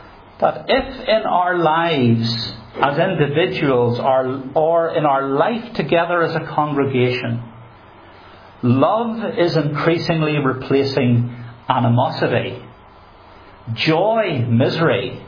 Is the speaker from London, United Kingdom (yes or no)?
no; Belfast, Northern Ireland, United Kingdom; where I grew up in East Belfast